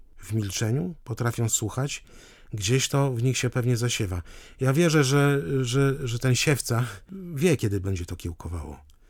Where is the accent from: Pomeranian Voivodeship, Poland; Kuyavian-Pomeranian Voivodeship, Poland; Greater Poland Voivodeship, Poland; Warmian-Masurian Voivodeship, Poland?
Warmian-Masurian Voivodeship, Poland; Na Warmii, skąd jestem, to jest... ponad 2000 kapliczek uchowanych do dzisiejszych czasów